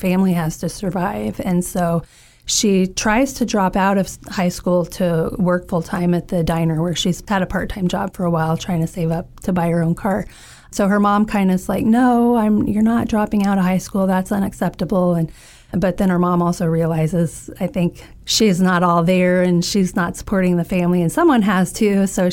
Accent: Illinois, United States; When I was growing up in Effingham County, Lakeland College was our local community college.

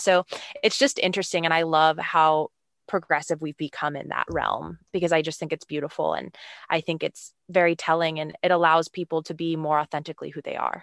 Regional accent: United States; first language Spanish; English is a second language; I'm Peruvian American, so Spanish was my first language, and I love the word lindo.

